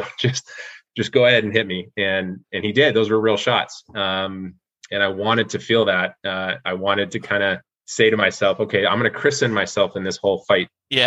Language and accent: English; Seattle, Washington, United States; moved away as an adult; now in Los Angeles, United States; I'm from the Seattle area. I've been in LA for about 3 years.